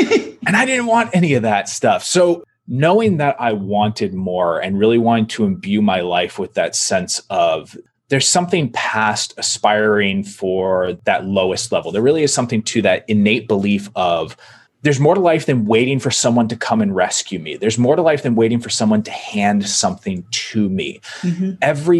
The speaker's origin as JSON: {"language": "English", "region": "Virginia", "country": "United States", "tie": "born or raised there", "also_born_or_lived": "Colorado / Maryland / Michigan / Texas", "said": "I moved around a lot as a kid. So my dad was an FBI agent and I was born in Colorado, lived in Maryland, Michigan, Texas, finally settling in Virginia."}